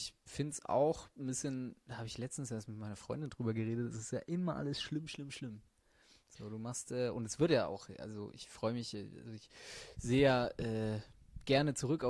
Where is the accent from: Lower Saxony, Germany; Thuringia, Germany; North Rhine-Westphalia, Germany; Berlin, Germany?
North Rhine-Westphalia, Germany; Cologne; Als Kölner ist man da ganz gut bedient, ja.